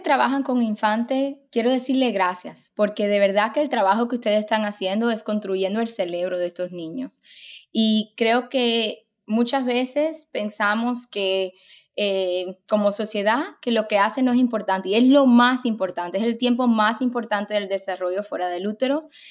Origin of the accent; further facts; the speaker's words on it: Cuba; Yo soy cubana y yo sé que nosotros los latinos